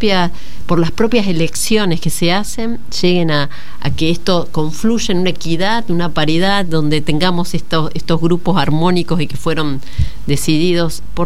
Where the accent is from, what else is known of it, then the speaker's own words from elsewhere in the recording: Rosario, Santa Fe, Argentina; Yo soy de Rosario y me pongo a pensar con gente que viene de otros lugares